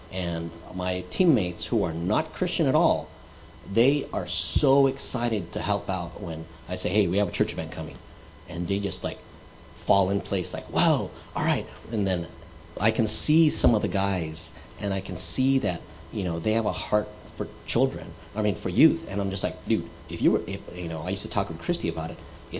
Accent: Philippines; So, you're wondering what a Filipino is doing in a Chinese church, right? Yes. Well, I'm a Filipino who grew up Catholic, actually.

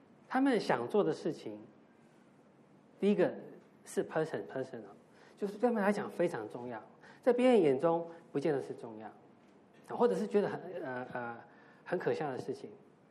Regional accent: Taiwan; now in United States; 特别是我们如果不是在美国出生长大，我在台湾，或者是有些弟兄姐妹从中国来

